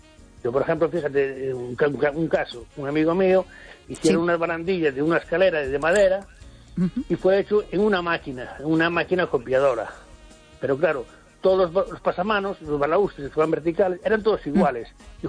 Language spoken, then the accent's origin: Spanish; Ferrol, Galicia, Spain; de Ferrol.